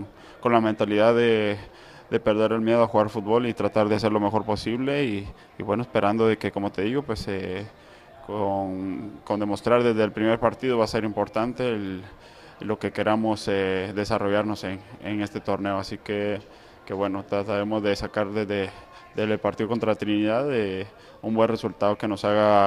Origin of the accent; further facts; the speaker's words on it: Guatemala; Todos como guatemaltecos queremos bien ver bien a nuestra selección